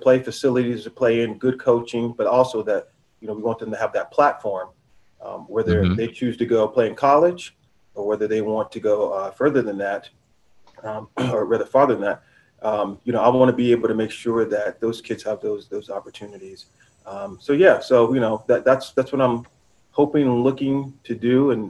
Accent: High Point, North Carolina, United States; Yeah, I'm from High Point, North Carolina.

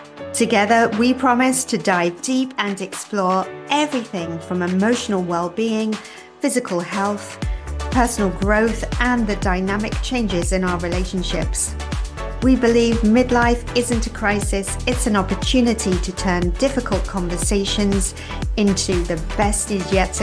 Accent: London, United Kingdom; now in United States; You'll hear from my accent. You'll probably recognize it. I'm from the UK, from London, but I've been living in Florida for the last 13 years in July.

